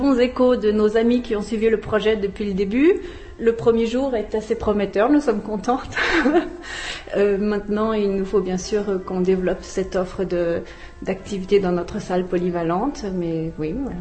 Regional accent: France; now in Prague, Czech Republic; Moi, je suis française. J'avais besoin de partager le français avec mes enfants.

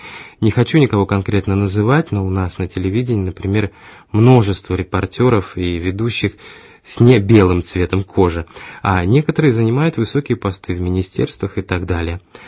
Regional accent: Prague, Czechia; дома говорил по-чешски. Большинство моих друзей говорит по-чешски, хотя у меня много друзей со всего мира. Я коренной пражанин.

